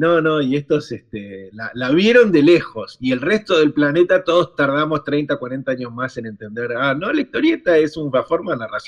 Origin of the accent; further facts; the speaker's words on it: Argentina; now in Spain; No, soy argentino, y capaz que te eligen antes